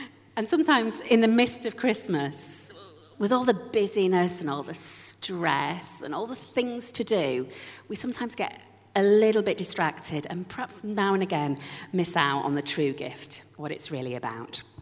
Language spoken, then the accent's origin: English; Yorkshire and the Humber, United Kingdom; My dad had to go in his slippers up the garden, round the back, because we're from Yorkshire